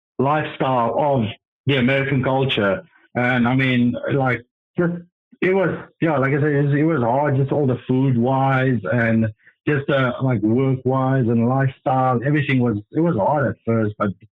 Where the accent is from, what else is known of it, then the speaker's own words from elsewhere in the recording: Johannesburg, Gauteng, South Africa; back in South Africa, I'm from Johannesburg, and over there, it doesn't get that cold.